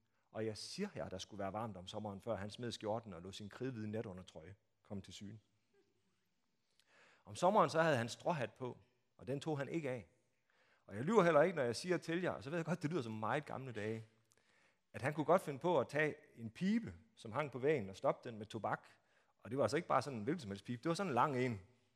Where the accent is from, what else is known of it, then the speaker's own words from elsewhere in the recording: Strandby, North Denmark Region, Denmark; Strandby, hvor jeg kommer fra. Det er næsten helt oppe i Skagen, så det er næsten så langt væk herfra, som man kan komme. Det er der, jeg er vokset op. Min far, han bor stadigvæk i vores barndomshjem.